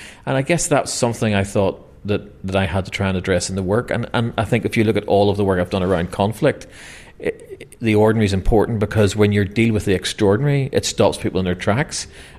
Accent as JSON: {"language": "English", "town": "Belfast", "region": "Northern Ireland", "country": "United Kingdom", "tie": "born or raised there", "said": "I grew up in Ballysillan, so this is the local park. This is a park we went to as children."}